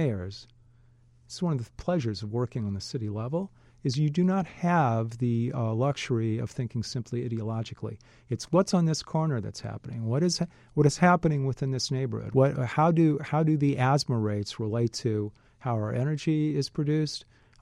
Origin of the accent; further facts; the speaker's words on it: Midwest, United States; I'm a Midwesterner. I love being in the center of the country.